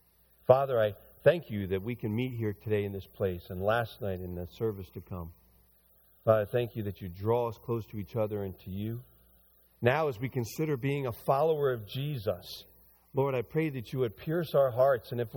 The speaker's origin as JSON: {"language": "English", "region": "the South", "country": "United States", "tie": "born or raised there", "said": "I was raised in the South, right, Jimmy? I'm a Christian."}